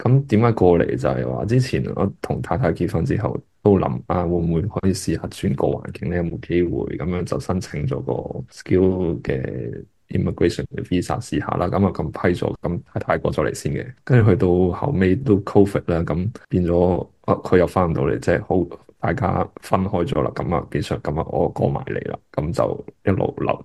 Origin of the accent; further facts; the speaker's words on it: China; 可能真的我哋中国人或者亚洲的文化同西方文化有分别，